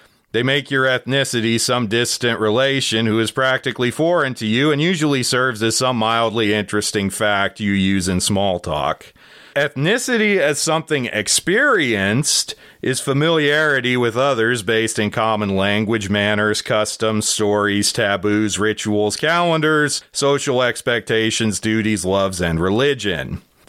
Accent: England, United Kingdom; I'm a snobby Englishman.

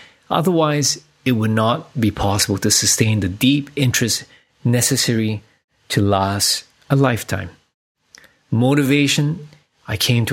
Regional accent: Singapore; moved away as an adult; now in Perth, Australia; leave Singapore, my home country, moved to Australia, where my wife and I packed our bags and came to Perth to do this 3-4 year long meditation on this topic.

